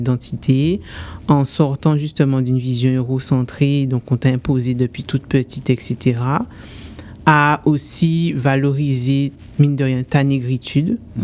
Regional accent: Guadeloupe, France; Je disais que je suis guadeloupéenne de nationalité française.

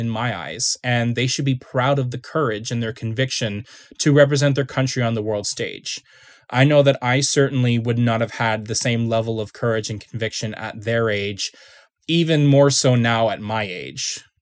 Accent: Canada; As a Canadian, I cheered for each and every one of you and your countries

